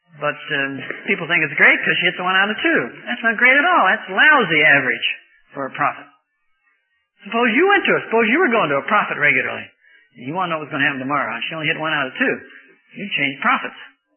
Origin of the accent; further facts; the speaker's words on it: Missouri, United States; I grew up near St. Louis. Now, St. Louis is the home of Budweiser beer.